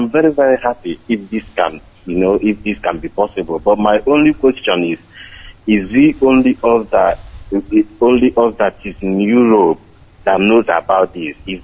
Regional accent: Ideato North, Imo, Nigeria; I'm from Idato North, Imo State.

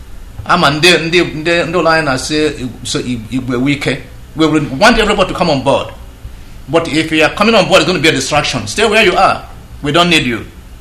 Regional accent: Biafra, Nigeria; I'm from Biafra.

